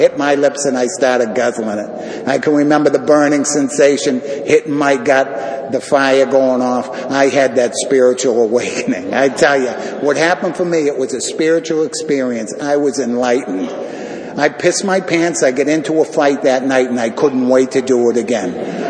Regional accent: Quincy, Massachusetts, United States; I grew up in Quincy, Massachusetts. Two older brothers, two younger sisters. My father was a Second World War veteran.

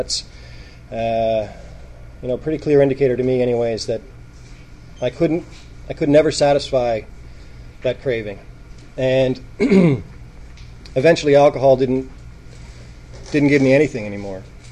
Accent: Halifax, Nova Scotia, Canada; I was born and raised in Halifax.

